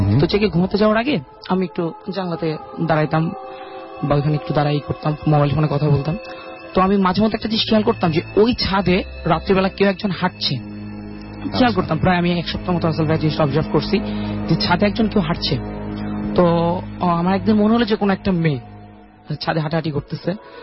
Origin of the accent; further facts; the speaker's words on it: Dhaka, Dhaka Division, Bangladesh; আমি ধানমন্ডি 15 থেকে আসছি।